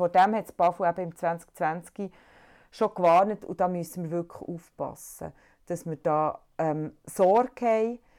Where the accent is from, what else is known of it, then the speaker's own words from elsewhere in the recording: Switzerland; Ja, wie ist es bei uns in der Schweiz? Da haben wir eigentlich ganz andere Probleme. Bei uns in der Schweiz haben wir ja nicht das Problem, dass wir viele Mikroorganismen im Wasser haben.